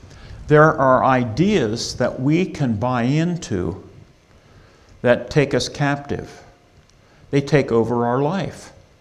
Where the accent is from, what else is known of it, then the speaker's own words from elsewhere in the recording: Enola, Pennsylvania, United States; I grew up in Enola, and I was the fourth child in a family of four. And I worked in Enola with Mr. Shover at Shover's Esso